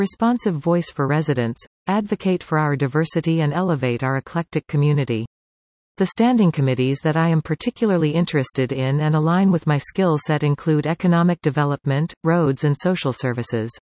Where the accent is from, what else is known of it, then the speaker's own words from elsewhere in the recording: Quyon, Quebec, Canada; I was raised in Quillan, Quebec, a small rural village situated along the north shore of the Ottawa River in the municipality of Pontiac within the Outaouais region of western Quebec.